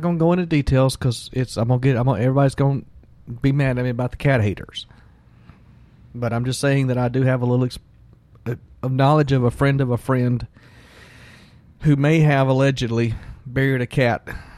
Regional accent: Mississippi, United States; Now, growing up in Mississippi, a swirly is when you got your head stuck in the toilet and you flushed it.

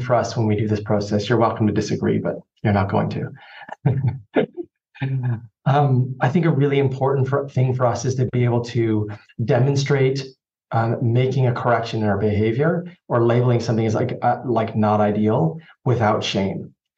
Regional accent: Canada; accent: Canadian; My Canadian accent is coming out.

